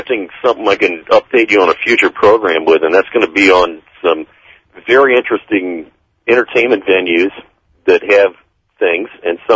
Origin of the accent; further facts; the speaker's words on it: Key West, Florida, United States; I'm from Key West, Florida, originally.